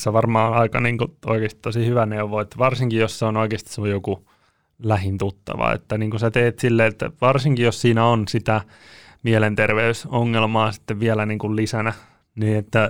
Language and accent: Finnish; Sastamala, Pirkanmaa, Finland; now in Vantaa, Finland; itsehän olen Sastamalasta kotoisin, joka on vähän pienempi paikkakunta